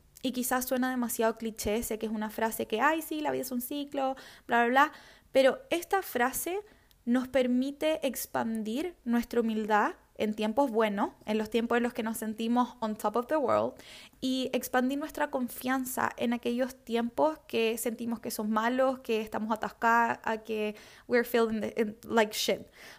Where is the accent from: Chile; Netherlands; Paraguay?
Chile; Yo soy de Chile, ustedes saben